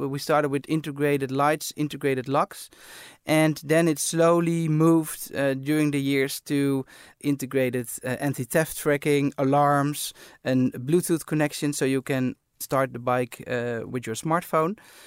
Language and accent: English; Amsterdam, North Holland, Netherlands; The idea of Van Moof popped up, actually, we're from Amsterdam, but the idea popped up in New York.